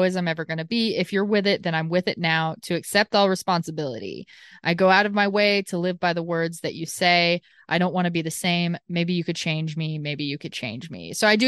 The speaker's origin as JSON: {"language": "English", "region": "Deep South", "country": "United States", "tie": "born or raised there", "said": "Christianity has had such a horrible negative impact on my life as a queer person growing up in the Deep South."}